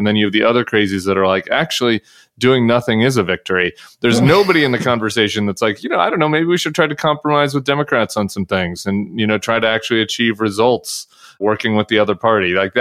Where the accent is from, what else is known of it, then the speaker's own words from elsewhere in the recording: Colorado, United States; because I'm from Colorado.